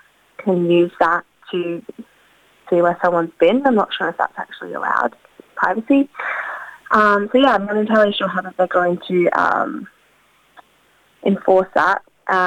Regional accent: Adelaide, South Australia, Australia; I'm from Adelaide, so it's like Adelaide City and Adelaide suburbs are, you know, quite distant from each other.

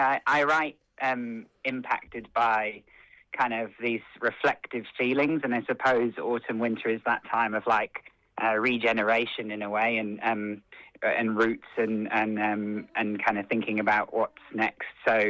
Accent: Yorkshire and the Humber, United Kingdom; I grew up in the North Yorkshire countryside

